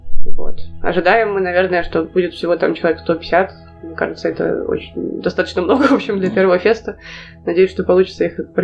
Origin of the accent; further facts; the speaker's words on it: Smolensk, Smolensk Oblast, Russia; moved away as an adult; also born or lived in Saint Petersburg; now in Berlin, Germany; Ну, я сейчас в Берлине живу, вот, вообще я из Смоленска, потом я в Петербурге училась на международных отношениях